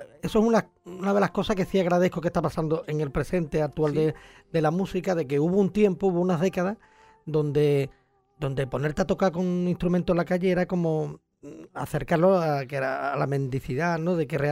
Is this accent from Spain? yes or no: yes; Cádiz, Andalusia, Spain; Y además que somos de CAI, que eres de CAI